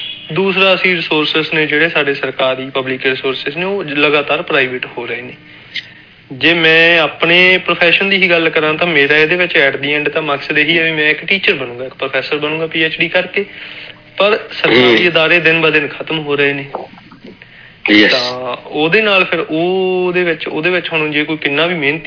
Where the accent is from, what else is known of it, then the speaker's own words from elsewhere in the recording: Randiala, Punjab, India; ਮੇਰਾ ਪਿੰਡ ਰੰਡਿਆਲਾ ਮੋਗੇ ਜ਼ਿਲ੍ਹੇ ਦੇ ਵਿੱਚ